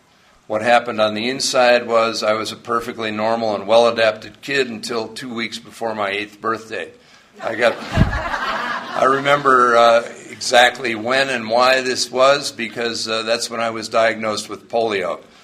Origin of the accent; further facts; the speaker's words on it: Huntington, New York, United States; born there; I came from a good family. I was born in Huntington, New York, out on Long Island. I was the first of three children my parents were going to have.